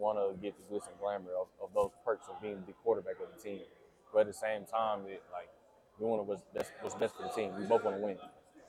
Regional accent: Texas, United States; Yeah, I mean, I'm from Texas, so I'm kind of familiar with those teams from Florida State and Virginia Tech.

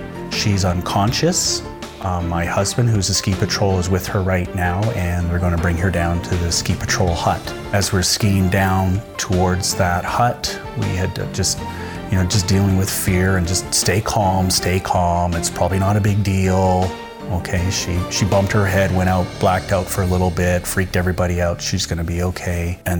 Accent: St. Albert, Alberta, Canada; I'm from St. Albert, Alberta.

